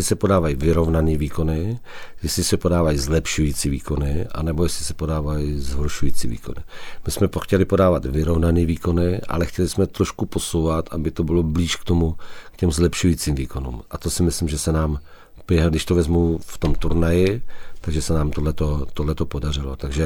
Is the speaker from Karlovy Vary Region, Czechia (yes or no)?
yes; Karlovy Vary, Karlovy Vary Region, Czechia; tak jsem z Karlových Varů a jsem v Karlových Varech